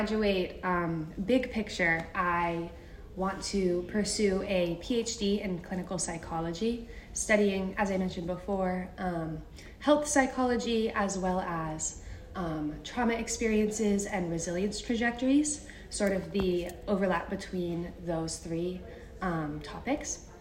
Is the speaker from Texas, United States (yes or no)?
no; Charlotte, North Carolina, United States; Hi everyone … I'm from Charlotte.